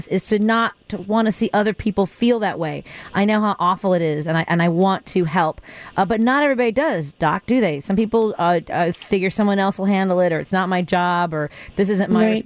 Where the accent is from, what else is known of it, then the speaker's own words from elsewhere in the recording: Chicago, Illinois, United States; my experience growing up in Norwood Park, just blocks away from where this harassment happened at Caldwell Woods